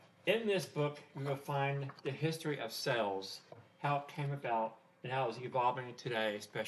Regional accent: Connecticut, United States; born there; also born or lived in Nashville; I was born in Connecticut, spent the majority of my life in Nashville.

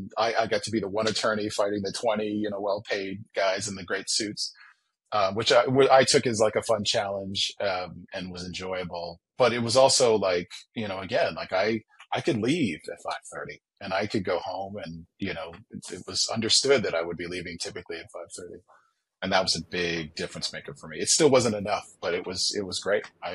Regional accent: Buffalo, New York, United States; also born or lived in Chicago; No, I'm from Buffalo, which is where I am right now. That's the laundry room where my laundry room is in Buffalo, New York. From Buffalo. Went to school in Chicago, worked for Chicago, out of Chicago for years.

